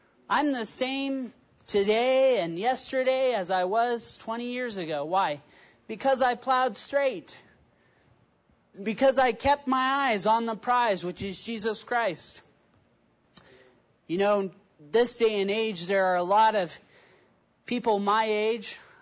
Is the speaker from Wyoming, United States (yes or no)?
yes; Cody, Wyoming, United States; Going home to Wyoming is where I'm from. I'm from Cody, Wyoming.